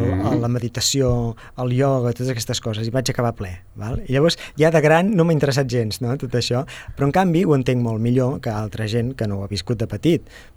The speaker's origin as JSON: {"language": "Catalan", "town": "Sabadell", "region": "Catalonia", "country": "Spain", "tie": "born there", "said": "Jo vaig néixer a Sabadell i vam viure aquí una temporada, però després amb la família vam tenir una vida una mica nòmada, vam anar canviant de poble durant una temporada."}